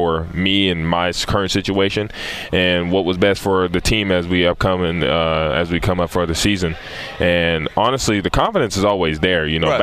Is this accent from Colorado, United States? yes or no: no; Fresno, California, United States; now in Memphis, United States; Memphis reminds me a lot of my hometown. You know, my hometown, Fresno, California. Pretty small-ish area, small but big, I guess is what you can say.